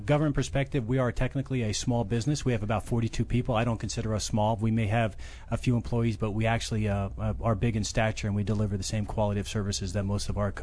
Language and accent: English; South Plainfield, New Jersey, United States; I'm from South Plainfield, New Jersey, exit 10, if you know where that's at. And, you know, so I was born and raised there